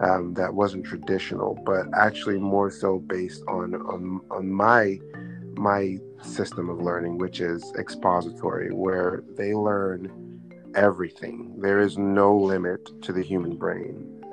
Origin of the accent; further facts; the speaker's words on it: Guyana; born there; I was born in South America, and I was exposed to both private and public school. I actually attended the first private school in Guyana, a school called Maze under 12